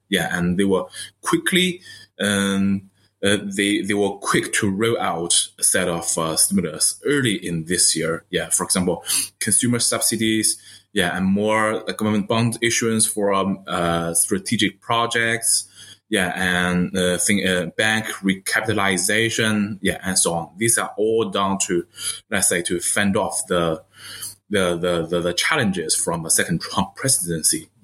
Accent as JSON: {"language": "English", "region": "Beijing", "country": "China", "said": "Yeah, I'm from Beijing. Yeah, it's midsummer."}